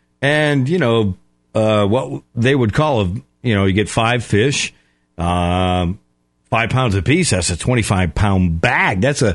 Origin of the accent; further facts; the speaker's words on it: Connecticut, United States; moved away as an adult; It's because I grew up in Connecticut, but I moved down south in 89.